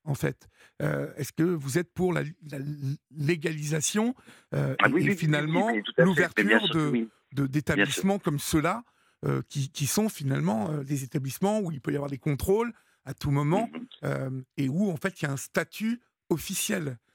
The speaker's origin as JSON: {"language": "French", "town": "Paris", "region": "Île-de-France", "country": "France", "said": "moi je suis parisien"}